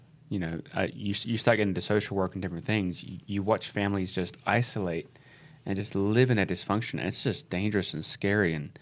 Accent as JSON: {"language": "English", "country": "Australia", "said": "And I say H because I'm from Australia"}